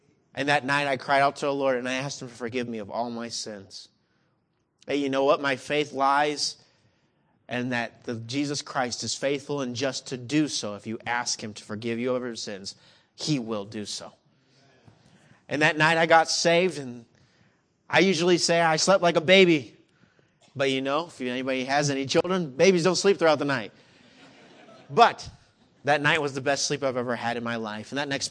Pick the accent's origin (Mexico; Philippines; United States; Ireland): Mexico; I wasn't born in Mexico, but I grew up in Mexico. I was living in a city of 5.4 million people.